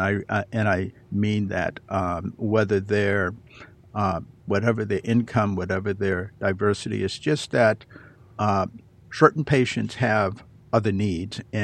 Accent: Boston, Massachusetts, United States; I'm originally from the East Coast, Boston, Massachusetts.

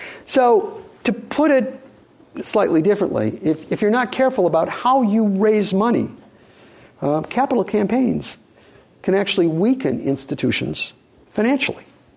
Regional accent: Michigan, United States; Again, I'm from Michigan.

